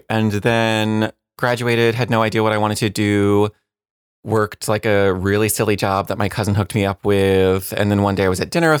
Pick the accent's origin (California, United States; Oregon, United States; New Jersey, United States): New Jersey, United States; No, my parents did. I grew up in New Jersey.